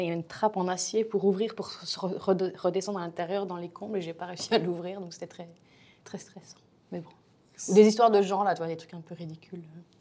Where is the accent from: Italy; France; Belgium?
France; moved away as an adult; now in Australia; je suis née en France et j'ai habité en France une bonne partie de ma vie